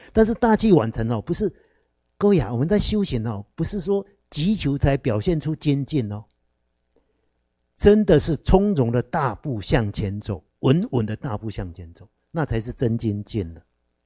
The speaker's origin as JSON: {"language": "Chinese", "country": "Taiwan", "said": "我们台湾人不是说那个大只鸡啊"}